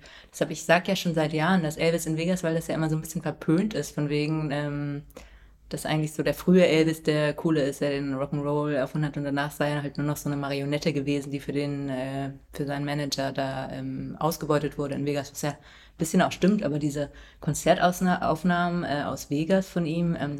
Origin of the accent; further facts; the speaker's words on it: St. Peter-Ording, Schleswig-Holstein, Germany; Ah ja, genau, St. Peter-Ording.